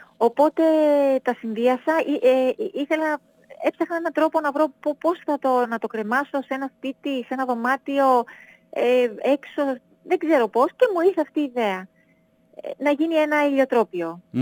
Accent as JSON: {"language": "Greek", "town": "Thessaloniki", "region": "Central Macedonia", "country": "Greece", "tie": "born or raised there", "said": "και στη γειτονιά που ζούσα στη Θεσσαλονίκη και στο χωριό μου πάρα πολύ, όλα τα καλοκαίρια"}